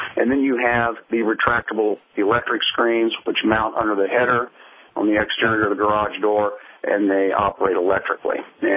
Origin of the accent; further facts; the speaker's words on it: Northport, Alabama, United States; now in Cleveland, United States; All right, I moved up here to Cleveland from Northport, Alabama, so I'm not too far from your neck of the woods where I originally come from.